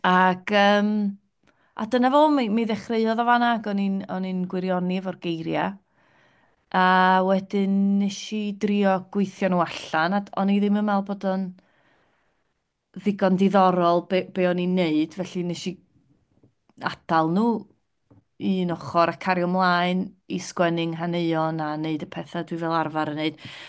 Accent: Rhiwlas, Wales, United Kingdom; now in Scrignac, France; Dwi'n dod o Rhiwlas ymwreiddiol yn Nyffryn Ogwen, a dwi rwan yn byw yn Sgriniac yng nghanol Llydaw.

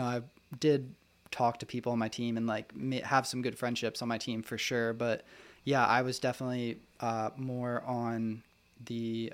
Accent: Ocean City, New Jersey, United States; Yeah, so I grew up in Ocean City, New Jersey. Grew up, you know, very normal household.

